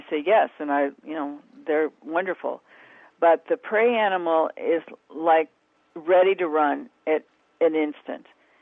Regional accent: Midwest, United States; I'm from the Midwest.

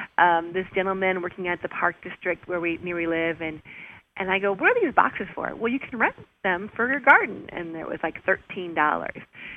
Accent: Chicago, Illinois, United States; I'm from Chicago.

